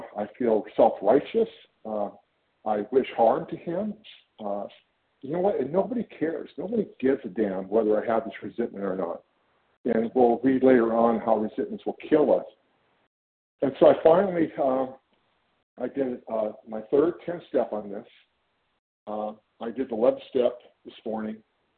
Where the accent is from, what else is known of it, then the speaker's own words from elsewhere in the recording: California, United States; I'm from California.